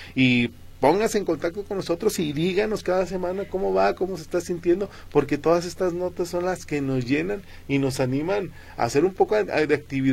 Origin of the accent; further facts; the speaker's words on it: Zapopan, Jalisco, Mexico; Yo recuerdo cuando era niño en Zapopan era uno de los lugares